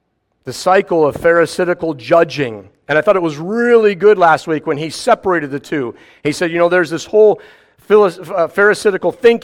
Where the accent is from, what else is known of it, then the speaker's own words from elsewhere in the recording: United States; I was like, this person could have a gun. And I'm like, I don't care, I'm an American.